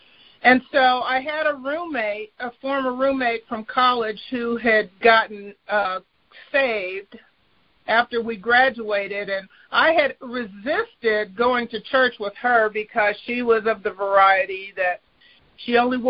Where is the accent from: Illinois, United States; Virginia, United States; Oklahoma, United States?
Illinois, United States; Chicago; I took a job in Michigan. I grew up in Chicago.